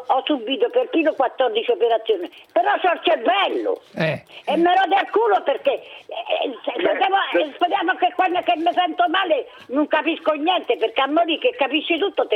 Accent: Rome, Lazio, Italy; io sono da Roma.

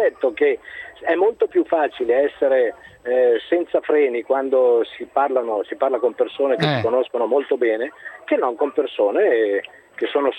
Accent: Bergamo, Lombardy, Italy; sono bergamasco e non sono calabrese.

